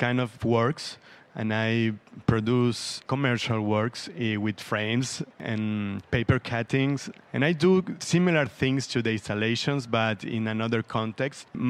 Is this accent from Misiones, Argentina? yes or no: yes; Apóstoles, Misiones, Argentina; born there; English is a second language; And I was born in Apóstoles. Apóstoles is a Jesuitic city from 1600, sería?